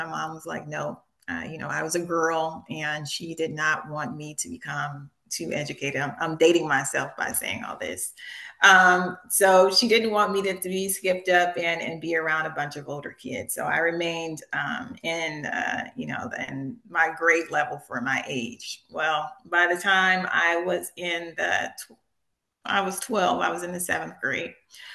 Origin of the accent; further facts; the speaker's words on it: Long Beach, California, United States; you know, I grew up in East Long Beach in a marginalized community, underserved, to say the least, in the 80s during the crack epidemic.